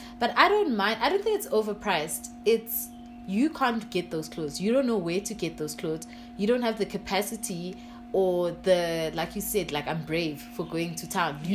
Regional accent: East London, Eastern Cape, South Africa; So even my hometown in East London, when I go visit, I will thrift and bring back some stuff.

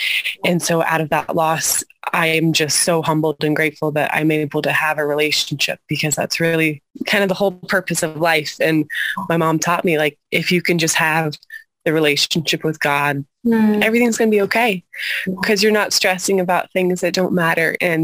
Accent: Boulder, Colorado, United States; born there; Yeah, so I was born in Boulder, Colorado, homeschooled by my parents

